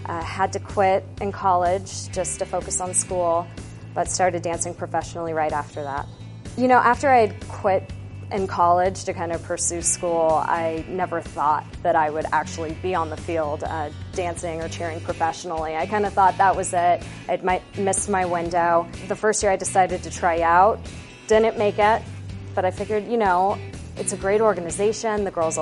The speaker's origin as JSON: {"language": "English", "town": "Boulder", "region": "Colorado", "country": "United States", "said": "I'm from Boulder, Colorado"}